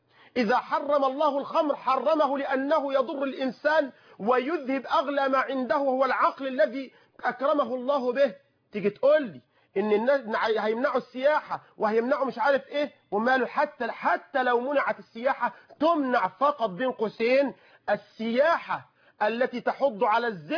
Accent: Egypt; بلدنا مصر

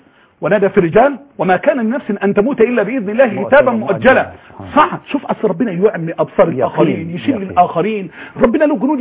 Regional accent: Egypt; مصر بلدنا

